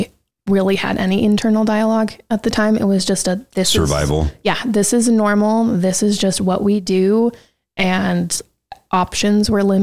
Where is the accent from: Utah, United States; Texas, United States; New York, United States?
Utah, United States; Clinton; also born or lived in Roy; In Clinton. Okay. I lived in Roy until I was 5 and then moved to Clinton.